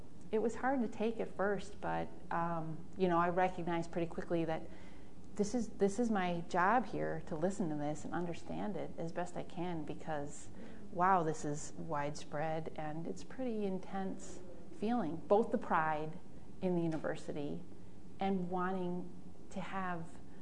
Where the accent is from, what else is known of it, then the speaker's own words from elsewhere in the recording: Grafton, Wisconsin, United States; where I grew up in Grafton, Wisconsin